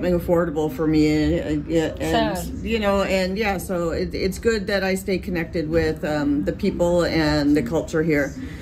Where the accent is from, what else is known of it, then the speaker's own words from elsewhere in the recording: Vancouver, British Columbia, Canada; I was born and raised in East Van, so I am definitely, it's my home when I'm here in it.